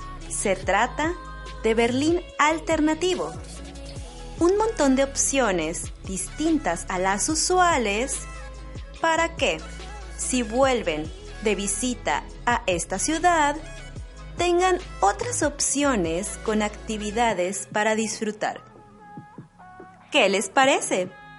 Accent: Mexico; now in Germany; una mexicana viviendo en Alemania

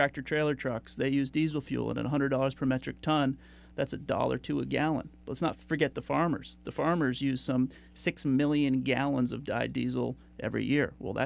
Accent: Bellows Falls, Vermont, United States; I grew up in Bellows Falls. We used to have a grocery store.

